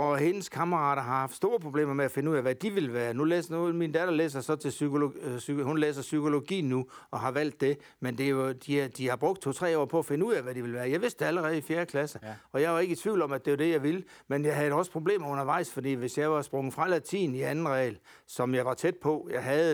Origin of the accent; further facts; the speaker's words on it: Jutland, Denmark; Altså, jeg er jyde som bare pokker. Og jeg føler altid det at komme hjem, når jeg kommer hjem til Jylland.